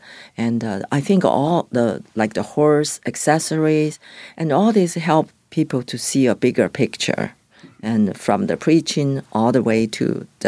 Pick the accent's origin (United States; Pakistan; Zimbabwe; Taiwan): Taiwan; And I grew up in Taiwan, and I can see now people connect through artworks.